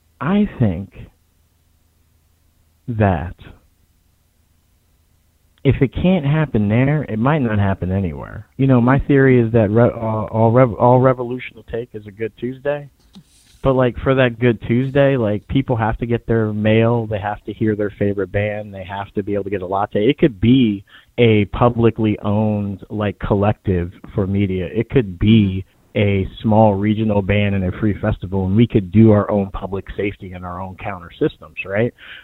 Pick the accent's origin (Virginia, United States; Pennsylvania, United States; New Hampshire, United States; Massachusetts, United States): Pennsylvania, United States; Philadelphia; an Eagles cap because I'm from Philly